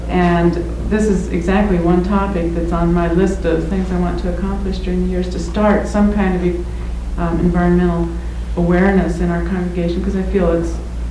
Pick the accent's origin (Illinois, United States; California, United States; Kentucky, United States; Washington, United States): Washington, United States; Ephrata; I'm from Ephrata, Washington, which is a small, 5,000 people community near Moses Lake.